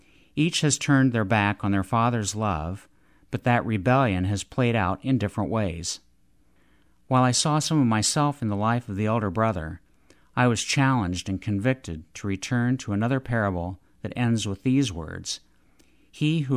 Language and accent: English; Muncie, Indiana, United States; from Muncie, Indiana